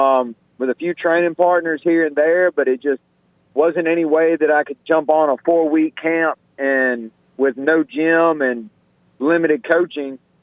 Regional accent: Mississippi, United States; Man, I'm from Scott County. I grew up eating dirt and drinking out of a creek.

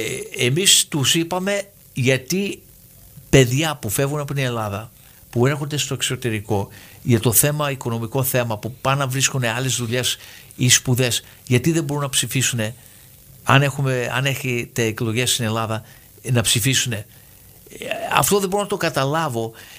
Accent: United States; Είμαι Αμερικανός πολίτης, Έλληνας, από Έλληνες γονείς, όμως δεν έχω πάρει την υπηκότητα.

